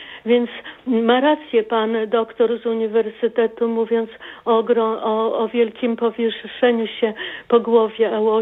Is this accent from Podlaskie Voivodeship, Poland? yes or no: yes; Podlaskie Voivodeship, Poland; szczególnie ja obserwuję w województwie podlaskim, skąd pochodzę, jak tam się znalazłam